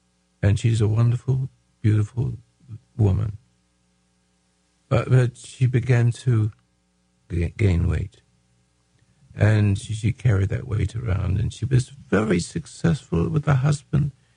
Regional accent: Houston, Texas, United States; now in California, United States; I came from Houston, and with my four kids, and then the fifth kid was born in California.

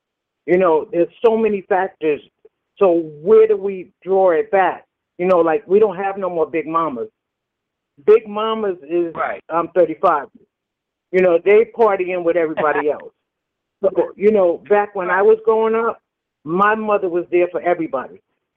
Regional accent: Yonkers, New York, United States; We only had let's say, because I'm from Yonkers, we had our Riverdale group, we had a project group.

